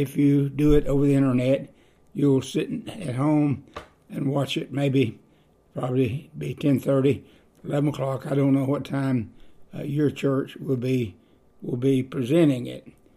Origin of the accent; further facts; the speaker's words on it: Gordo, Alabama, United States; I'm from Gordo, Alabama